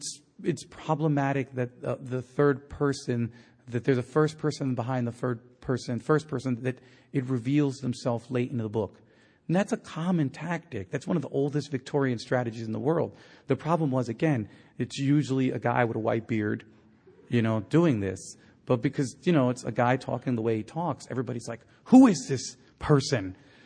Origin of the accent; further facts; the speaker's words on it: Santo Domingo, Distrito Nacional, Dominican Republic; I'm from Santo Domingo. I'm from the south. My family, my father's from another part of the island, but my mother's from Aswa. And so Aswa is what I know best.